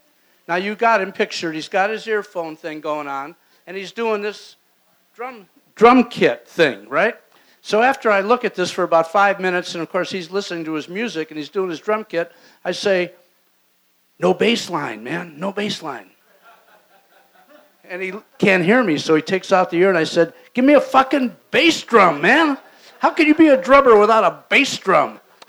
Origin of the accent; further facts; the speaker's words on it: Detroit, Michigan, United States; moved away; I'm from Detroit. Anybody in here from Detroit?